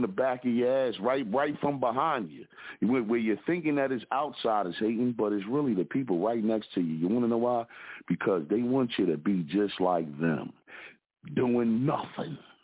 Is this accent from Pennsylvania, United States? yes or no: yes; Philadelphia, Pennsylvania, United States; representing from the Broad Street Bully side of Philadelphia, where, unfortunately, as young men, we didn't get Mary Kay.